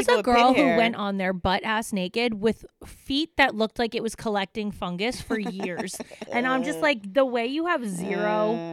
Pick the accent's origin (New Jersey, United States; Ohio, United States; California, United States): New Jersey, United States; maybe it's because I'm from Jersey and New York and New Jersey guys would literally never make